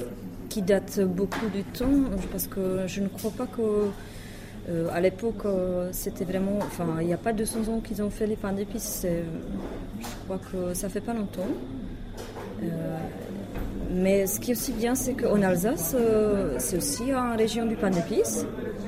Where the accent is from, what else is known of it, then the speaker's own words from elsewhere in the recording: North Moravia, Czechia; French is a second language; now in France; ça fait pratiquement 10 ans que je suis en Alsace. Je suis plus précisément, je suis de la Moravie du Nord, donc côté essénique.